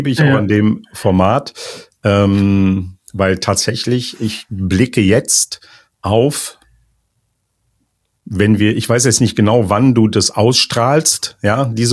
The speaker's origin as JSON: {"language": "German", "town": "Cologne", "region": "North Rhine-Westphalia", "country": "Germany", "tie": "born there", "said": "Ja, ich bin also 63 tatsächlich in Köln geboren."}